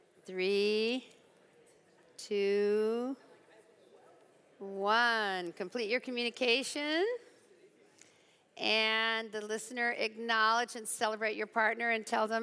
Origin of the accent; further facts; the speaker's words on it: California, United States; I'm from California, you know, that's what we do there.